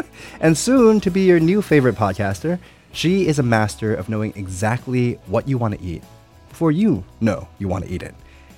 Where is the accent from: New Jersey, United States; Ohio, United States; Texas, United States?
New Jersey, United States; So, you know, and I think I grew up in New Jersey.